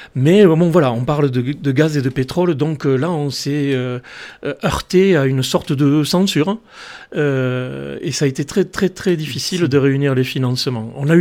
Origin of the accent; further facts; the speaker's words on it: Martres-Tolosane, Occitanie, France; je suis originaire du Comminges et que j'habitais à Martre-Tolosane, tout près de Boussens